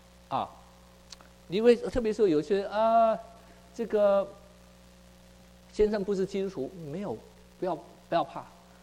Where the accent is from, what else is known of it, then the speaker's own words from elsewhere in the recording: Taiwan; 我们是台湾人，本省人的